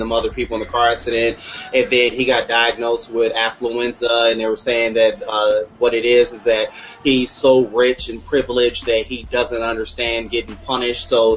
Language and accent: English; United States; and I can always tell as an American when something is happening in the other part of the world